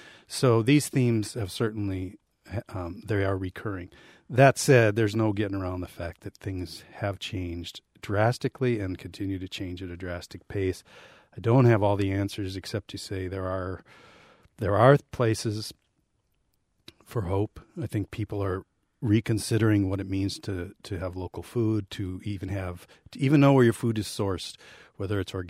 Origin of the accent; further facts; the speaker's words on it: New Auburn, Wisconsin, United States; about my hometown of New Auburn